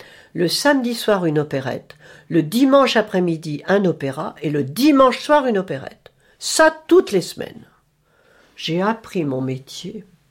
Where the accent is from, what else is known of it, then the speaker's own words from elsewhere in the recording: Saint-Omer, Hauts-de-France, France; born there; Je suis née à Saint-Omer, dans le Pas-de-Calais, dans le Nord, le 11 janvier 1938.